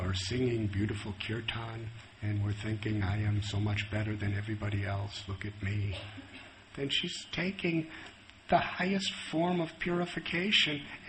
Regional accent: Illinois, United States; also born or lived in Pennsylvania; I was born and raised in Illinois.

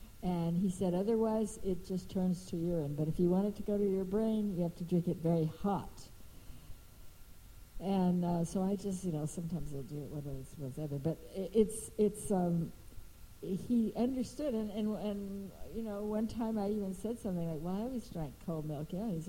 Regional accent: Texas, United States; Even then, not very much so, but I grew up in Texas. Nobody ever heard of vegetarianism or yoga.

